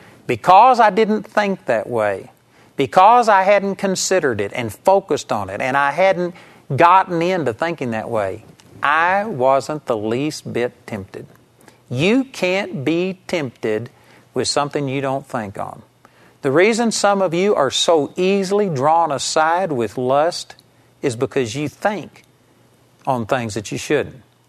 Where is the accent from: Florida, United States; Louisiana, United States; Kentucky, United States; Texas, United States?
Texas, United States; Arlington; born or raised there